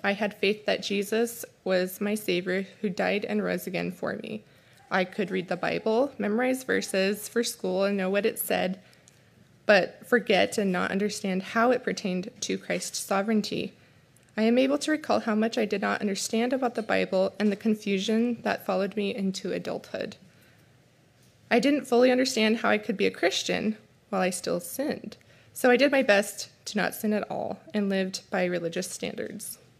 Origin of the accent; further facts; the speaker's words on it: Hot Springs, United States; I grew up here in Hot Springs, a third generation Hot Springsian. I get the privilege of living in the same town as my two older sisters, along with their families and both of my parents.